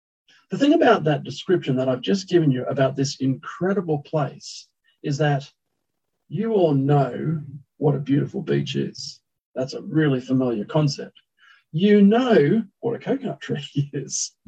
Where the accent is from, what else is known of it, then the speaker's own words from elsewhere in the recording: Thailand; I was a son of missionaries. I grew up born in Thailand, and I grew up in Thailand.